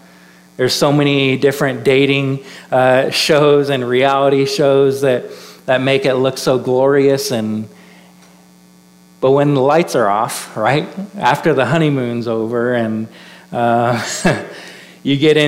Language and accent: English; Washington, United States; And Becky's from Missouri, I'm from Washington State, so that's a miracle of itself that we both ended up there.